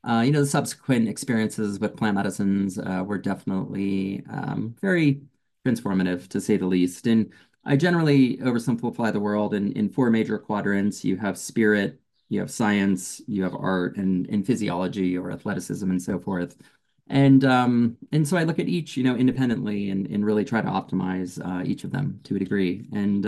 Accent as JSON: {"language": "English", "region": "Colorado", "country": "United States", "tie": "born or raised there", "also_born_or_lived": "Los Angeles, United States", "said": "I'd been living in LA in Venice Beach for about 10 years, and I went screaming back to my home state of Colorado, and I needed to reset."}